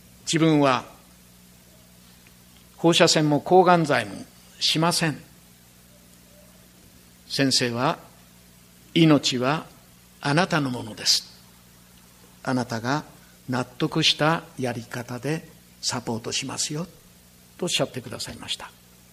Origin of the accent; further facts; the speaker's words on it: Kansai, Japan; 家内も私も関西の人間ですから、最後は関西で